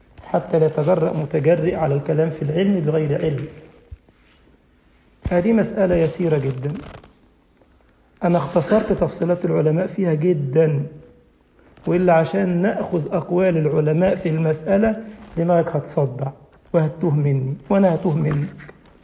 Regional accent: Egypt; انتوا ما شاء الله انتوا شيوخ اسلام انا بتكلم عن الطلبة عندنا في مصر

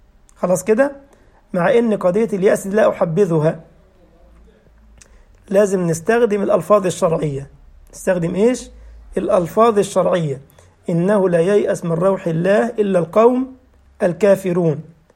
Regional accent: Egypt; كان عندنا في مصر يعمل لك مثلا حاجة اسمها

